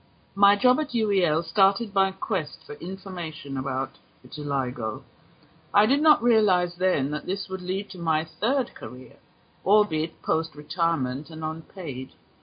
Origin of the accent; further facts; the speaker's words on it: Jamaica; now in London, United Kingdom; Growing up in Jamaica, I was fortunate to have a loving family